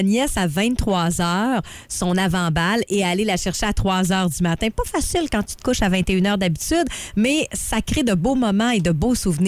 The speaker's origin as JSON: {"language": "French", "town": "Grande Baie", "region": "Quebec", "country": "Canada", "said": "Je viens de Grande Baie."}